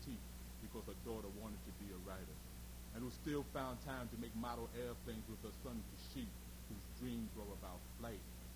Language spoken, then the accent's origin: English; New York City, New York, United States; I'm from New York and basically raised in Harlem. My life, originally I was raised on the Lower East Side of New York, but I always claimed Harlem as my spot.